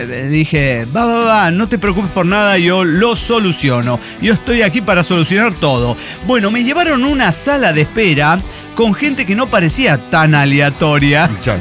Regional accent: Colombia; Yo me puse un poco paranoico en un momento, dije, es porque soy colombiano

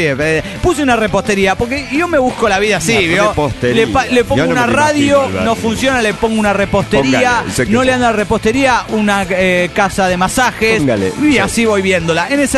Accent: Mexico; Hola amigos … el chilango tapatío.

